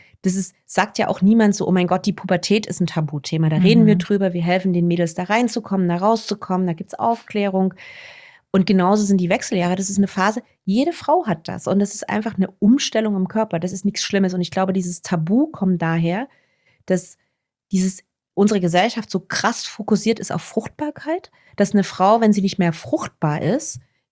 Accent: Dresden, Saxony, Germany; moved away as an adult; also born or lived in Leipzig; now in Berlin, Germany; ich bin jetzt 48 Jahre alt, habe noch 2 bis zur 50, freue mich aber ehrlich gesagt drauf. Ich komme ursprünglich aus Ostdeutschland, aus Dresden, bin da aufgewachsen, habe dann in Leipzig studiert, bin 97 nach Berlin gegangen für einen ersten Job

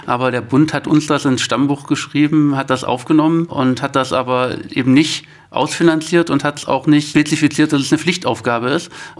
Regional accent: Saxony-Anhalt, Germany; ich komme aus Mansfeld-Lüttert, aus Langerhausen.

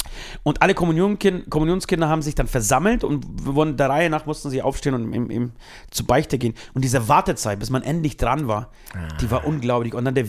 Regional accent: Poland; ich bin in Polen aufgewachsen, Katholikenrate bei 99,99999%.

